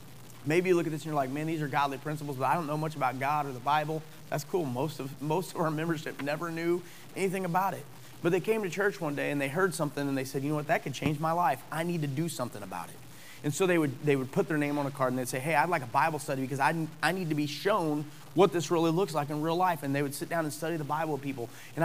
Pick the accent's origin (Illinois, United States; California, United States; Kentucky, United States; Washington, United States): Illinois, United States; Godfrey; also born or lived in Alton; I grew up over here on the Illinois side of the river in Godfrey and Alton